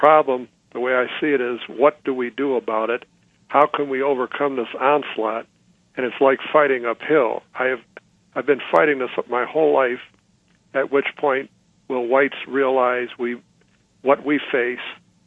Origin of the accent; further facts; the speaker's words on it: Cleveland, Ohio, United States; But I grew up in the North, in the Cleveland area. I went through busing. I went through race riots at my school.